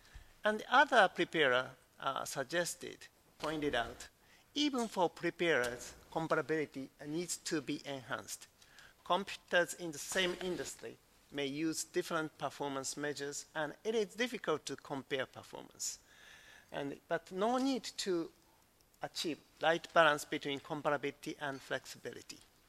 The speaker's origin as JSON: {"language": "English", "country": "Japan", "second_language": "English", "said": "Actually, I come from Japan, and the Japanese stakeholders love this kind of discussion"}